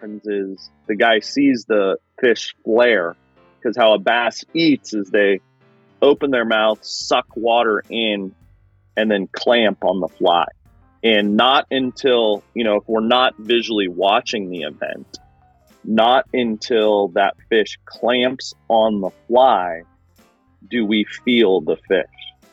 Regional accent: Penn Valley, California, United States; So I grew up in Penn Valley, California

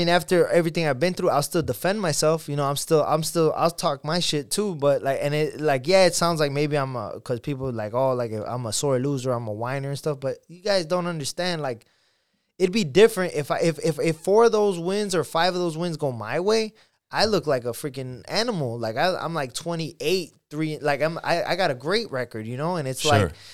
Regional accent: Chicago, Illinois, United States; it was a draw in my hometown in Chicago.

